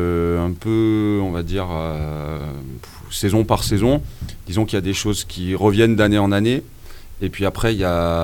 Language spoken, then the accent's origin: French; Saint-Germain, France; j'ai grandi à Saint-Germain et qu'il y a une rivière qui n'est pas très loin, qui s'appelle l'Auzon, où j'ai passé une grande partie de mon enfance